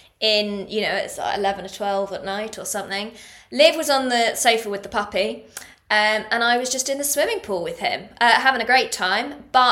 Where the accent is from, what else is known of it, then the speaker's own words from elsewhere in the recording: England, United Kingdom; I'm very English.